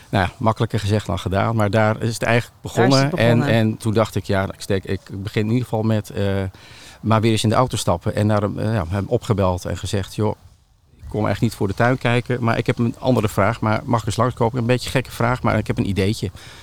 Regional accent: Utrecht, Netherlands; Ik kom uit Utrecht, dus richting.

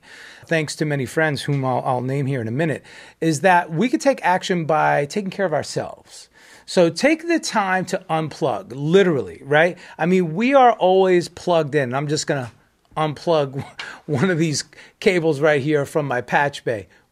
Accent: United States; Well, speaking from as an American, in Europe with the Ukraine and Russia.

